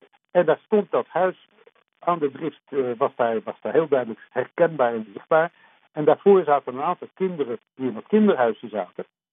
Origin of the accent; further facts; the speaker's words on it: Laren, North Holland, Netherlands; born there; Ik ben in Laren geboren in een huis aan de drift.